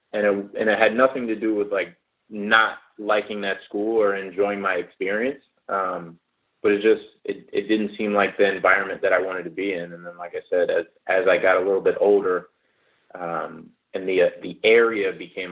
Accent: Norfolk, Virginia, United States; also born or lived in California; I was born in California. We moved to Norfolk when I was probably like 3 or so

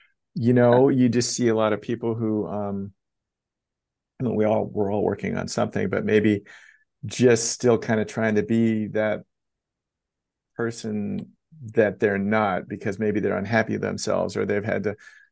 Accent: Oregon, United States; now in Los Angeles, United States; From Oregon originally, yeah.

